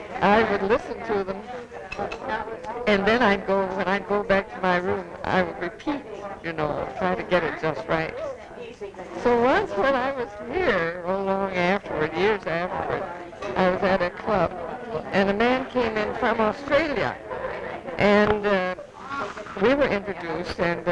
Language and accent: English; United States; I couldn't get it across to him that after all, I really was an American.